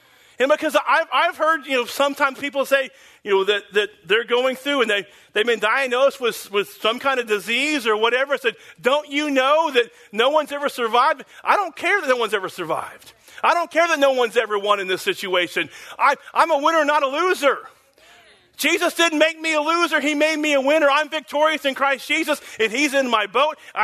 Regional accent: Oklahoma, United States; I'm from Oklahoma, but when I was younger, I used to go to the ocean a lot.

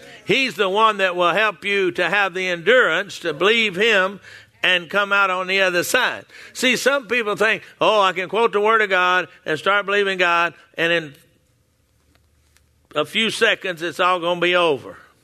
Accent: Texas, United States; I think y'all say the same thing up here in Oklahoma. Well, I've lived here long enough now. I'm originally from Texas.

